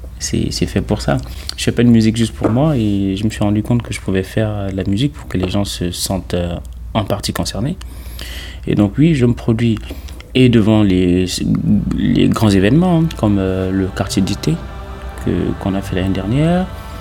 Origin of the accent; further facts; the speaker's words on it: Gabon; first language Fang; French is a second language; À part ma langue natale, le fan. Ça s'écrit avec un F, F-A-N-G. Et c'est la langue majoritaire du Gabon, quoi.